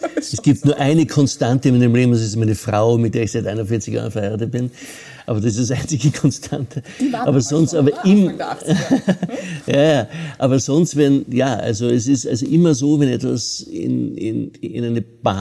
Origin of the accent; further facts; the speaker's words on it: Graz, Styria, Austria; bin in Graz, ich habe in Graz gewohnt, also ich bin Grazer.